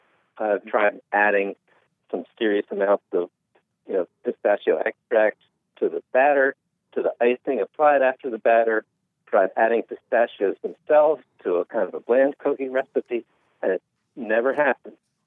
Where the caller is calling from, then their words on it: Pennsylvania, United States; I'm calling from, well, I'm near Philadelphia right now.